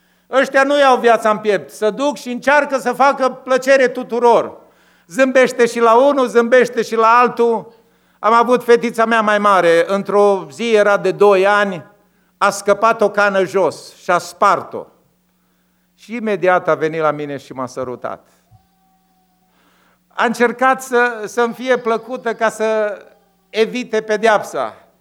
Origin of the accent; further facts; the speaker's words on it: Romania; ca români și ca biserică. Ne-am născut într-o țară săracă.